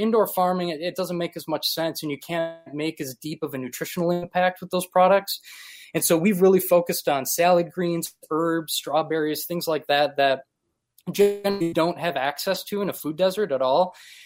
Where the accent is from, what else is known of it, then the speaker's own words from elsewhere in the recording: Appleton, Wisconsin, United States; also born or lived in New York; Well, I'm actually originally from Appleton, Wisconsin. I moved out to New York back in the day for the opera career